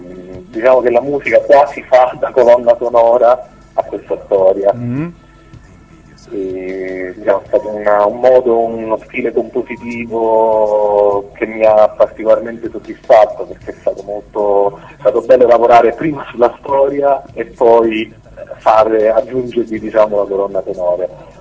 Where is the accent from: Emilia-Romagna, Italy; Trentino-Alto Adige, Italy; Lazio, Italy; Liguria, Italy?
Lazio, Italy; Rome; io sono originario di Roma, dove ho iniziato a suonare nell'ambiente underground romano.